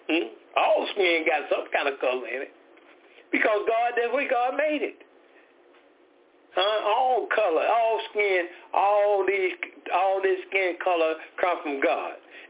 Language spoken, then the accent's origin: English; Decatur, Georgia, United States; We are from Decatur, Georgia.